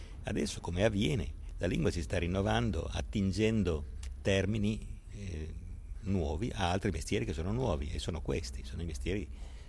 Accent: Turin, Piedmont, Italy; che è un po' la morale del mio paese, la morale torinese, che si è affinata in secoli di artigianato

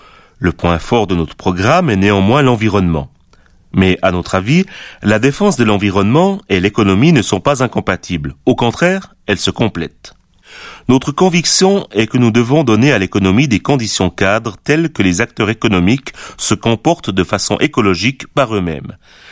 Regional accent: Switzerland; chez nous en Suisse.

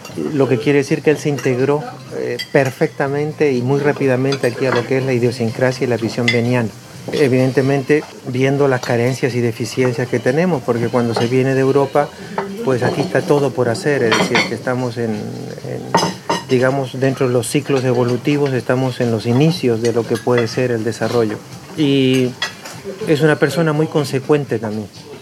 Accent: Reyes, Beni, Bolivia; Yo nací en el Beni, y yo soy de Reyes.

